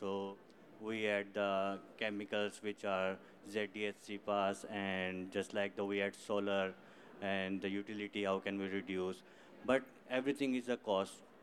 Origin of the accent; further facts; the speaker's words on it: Pakistan; English is a second language; I am from Pakistan.